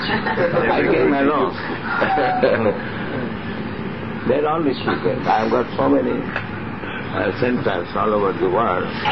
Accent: Kolkata, West Bengal, India; born there; Yes, I am Indian. I was born in Calcutta.

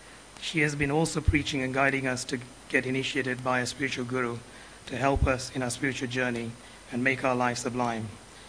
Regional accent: India; English is a second language; I was born and brought up in Bharatvarsh, India. My family is vegetarian.

